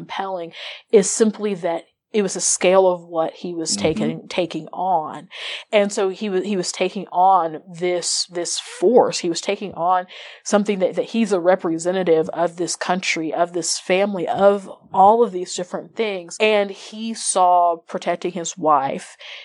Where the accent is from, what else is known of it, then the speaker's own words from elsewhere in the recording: Midwest, United States; cause I'm from the Midwest and from the country.